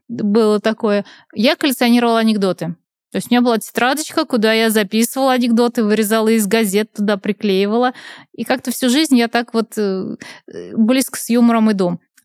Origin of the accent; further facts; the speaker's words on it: Nizhny Novgorod, Nizhny Novgorod Oblast, Russia; я сама из Нижнего Новгорода